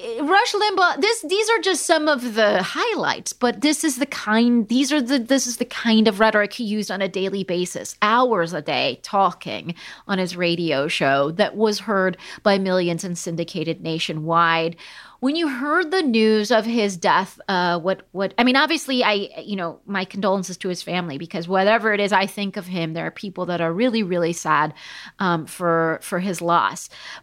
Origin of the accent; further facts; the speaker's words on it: Palm Springs, California, United States; I grew up in Palm Springs, California, as listeners know.